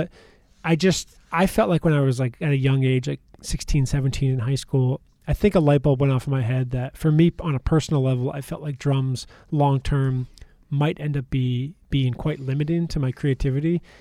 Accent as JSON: {"language": "English", "town": "Ramsey", "region": "New Jersey", "country": "United States", "tie": "born or raised there", "lives_now": "Denver, United States", "said": "I was born and raised in Ramsey, New Jersey. I think I lived there for about 24 years, and then about a decade in Denver, Colorado."}